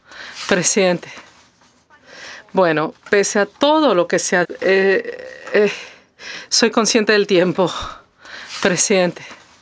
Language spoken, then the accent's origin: Spanish; Portugal; Spanish is a second language; yo soy portuguesa